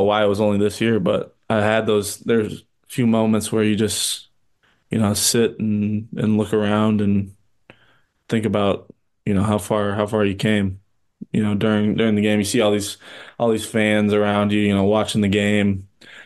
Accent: Iowa, United States; Especially growing up in Iowa and coming to games as a kid.

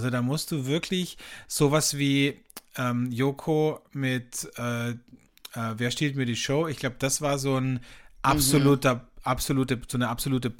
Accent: Carinthia, Austria; vor allem im Süden von Österreich, in Kärnten, da wo ich herkomme, da gibt es das auch

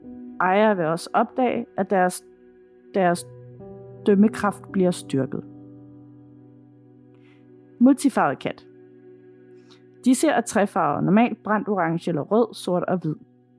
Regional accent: Thailand; now in Denmark; Jeg er nemlig opvokset med det på grund af min buddhistiske mor. Vi er nemlig fra Thailand

